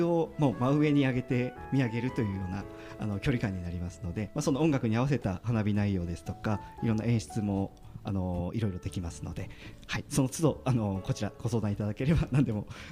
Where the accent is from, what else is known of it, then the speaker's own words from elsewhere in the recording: Hokkaido, Japan; now in Sapporo, Japan; 私は、まあ、北海道出身ではあるんですけど、まあ、道東の方に出身になりますので、